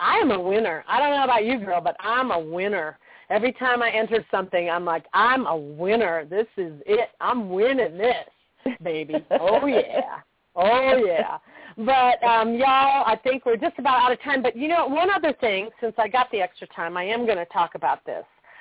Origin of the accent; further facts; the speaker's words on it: Chicago, Illinois, United States; She moved to Chicago. That's my hometown.